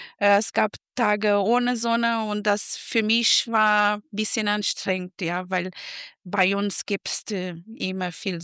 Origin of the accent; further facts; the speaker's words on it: Lisbon, Portugal; German is a second language; Ich komme aus Lissabon, das ist eine Hauptstadt, gibt es nicht so viel Natur wie hier.